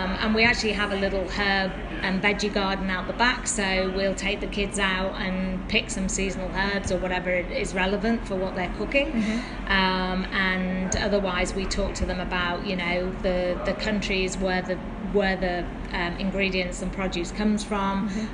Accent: England, United Kingdom; now in Australia; Yeah, so obviously being English, I love Jamie Oliver.

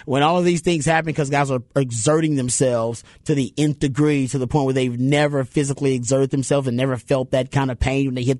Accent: Houston, Texas, United States; And I grew up in Houston where sometimes it's so hot, we're like, nope, you got to work out inside.

